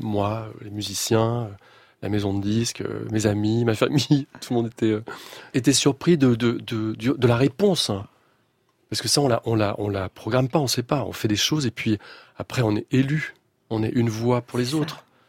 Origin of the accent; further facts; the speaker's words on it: Rennes, Brittany, France; Oui, oui, oui, je viens de Rennes et c'est un fait.